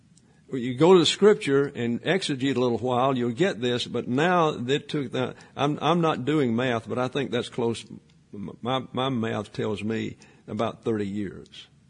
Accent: Alabama, United States; also born or lived in South Texas; And so I'm from South Alabama, and I lived over 8 years in South Texas, and then suddenly I'm above the Mason-Dixon.

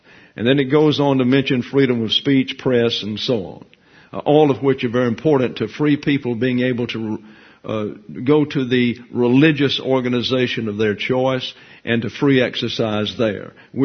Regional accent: Alabama, United States; I'm from Alabama, and there was a fellow down there who was a judge.

